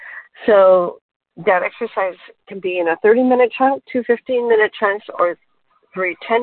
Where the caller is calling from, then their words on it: Portland, Oregon, United States; I come to you from Portland, Oregon.